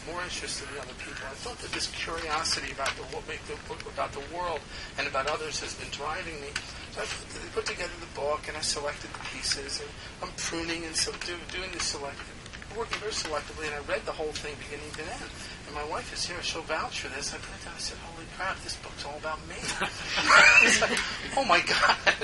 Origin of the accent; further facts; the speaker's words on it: New Jersey, United States; I read this paragraph about my growing up in New Jersey.